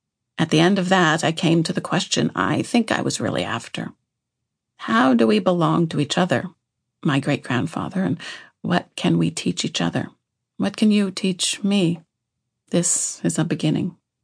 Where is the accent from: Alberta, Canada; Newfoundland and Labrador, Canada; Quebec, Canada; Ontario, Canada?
Alberta, Canada; look at where I established my Métis membership, in Manitoba, a place I never lived or even went to growing up. I grew up in Alberta. Many of my cousins and relations live in British Columbia, but Manitoba is where my roots are.